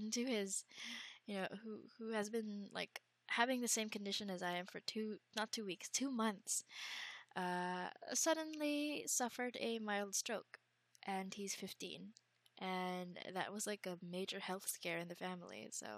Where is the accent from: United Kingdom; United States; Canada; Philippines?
Philippines; I'm from the Philippines, so I operate with GMT plus 8